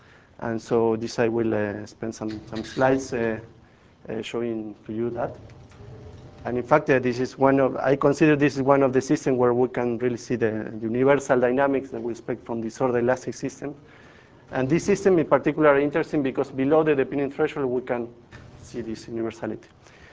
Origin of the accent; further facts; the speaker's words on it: Bariloche, Río Negro, Argentina; English is a second language; I'm from Bariloche, Argentina, in the south.